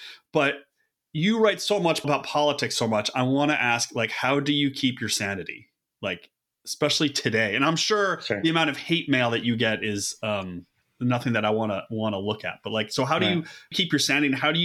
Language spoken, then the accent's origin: English; Buffalo, New York, United States; Okay, so I'm from Buffalo.